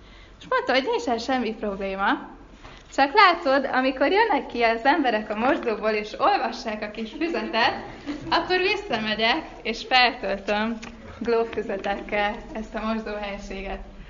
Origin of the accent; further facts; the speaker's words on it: Budapest, Hungary; én budapesti vagyok